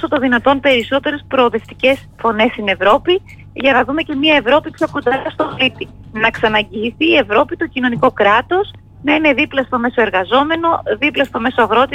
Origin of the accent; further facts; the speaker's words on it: Kozani, Western Macedonia, Greece; όλα τα παιδικά, τα καλοκαίρια μου είναι η Κρήτη. Στη συνέχεια μεγάλωσα στην Βόρεια Ελλάδα, στην Κοζάνη.